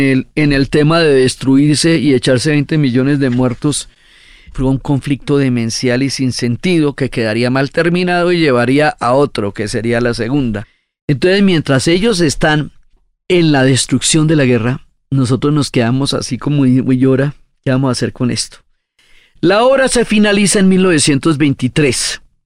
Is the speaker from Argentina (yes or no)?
no; Colombia; eso es parte de la diversidad impresionante que somos los colombianos